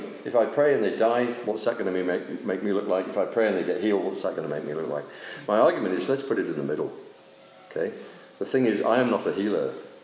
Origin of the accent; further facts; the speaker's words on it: England, United Kingdom; but I'm a cradle Anglican, obviously, being a Brit. We were raised in the church. My dad was church warden.